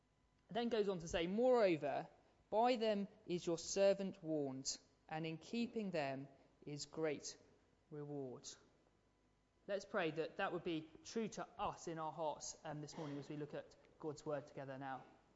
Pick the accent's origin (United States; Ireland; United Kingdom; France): United Kingdom; And as very British people, we don't like to expose people as fakes